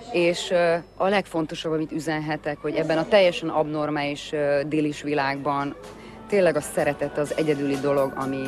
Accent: Transylvania, Romania; Nagyon-nagyon sokat köszönhetek Erdélynek, a tanárainak, a barátaimnak. Nagyon, nagyon örülök, hogy ott nevelkedtem

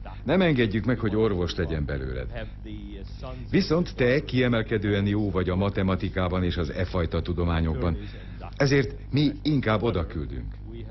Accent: Budapest, Hungary; accent: Slovak; A szlovák akcentusom miatt. Később aztán elköltöztünk Budapestre, mert az apukámnak sikerült ott munkát kapnia. Ekkor mindent elfelejtettem szlovákul, és úgy tűnik, hogy 4 éves koromra már csak magyarul beszéltem. Utána Újpesten jártam iskolába

